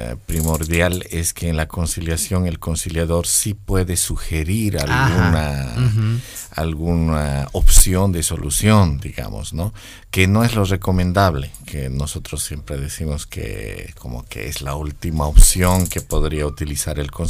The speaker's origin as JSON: {"language": "Spanish", "region": "Cochabamba", "country": "Bolivia", "said": "Yo vengo de la ciudad de Cochabamba, en Bolivia."}